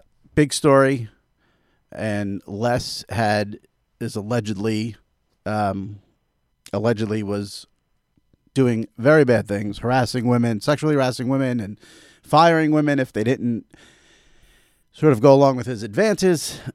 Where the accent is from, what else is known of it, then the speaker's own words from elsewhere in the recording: New York, United States; I'm a New Yorker